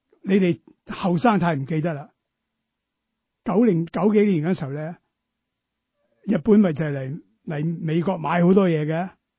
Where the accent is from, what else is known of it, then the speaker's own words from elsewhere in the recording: China; now in United States; 我哋係中國人，但係我哋喺美國已經落咗根啦。